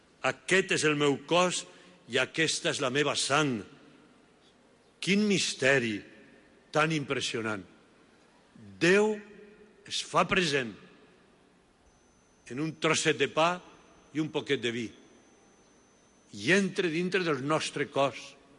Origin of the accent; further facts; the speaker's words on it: Aragon, Spain; Es nota que sóc aragonès.